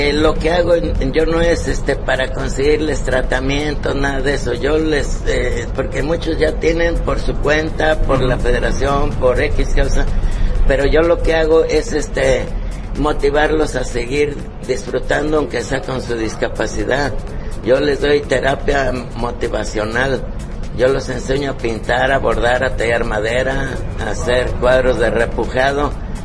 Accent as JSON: {"language": "Spanish", "region": "Mexico City", "country": "Mexico", "said": "Sí, yo soy de la Ciudad de México, del barrio más bravo de La Merced."}